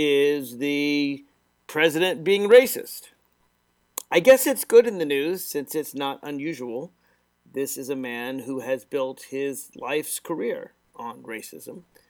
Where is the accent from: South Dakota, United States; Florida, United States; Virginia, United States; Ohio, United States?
Virginia, United States; Alexandria; reporting live from the outskirts of Washington, D.C., in my hometown of Alexandria, Virginia.